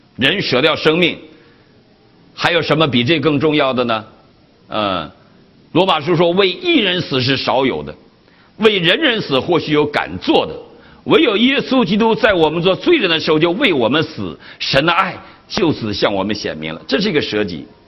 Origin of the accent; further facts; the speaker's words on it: Northeast China, China; accent: Northeastern Mandarin; 一听我们东北话来了